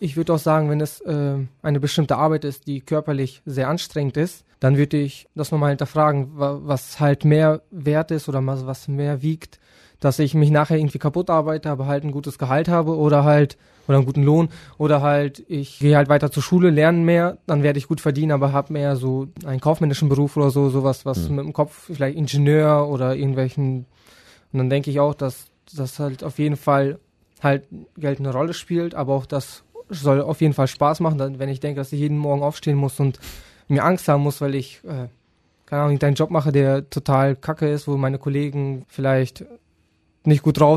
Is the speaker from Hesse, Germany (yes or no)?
no; Neunkirchen, North Rhine-Westphalia, Germany; ich komme aus Neunkirchen, bin auch 18 Jahre alt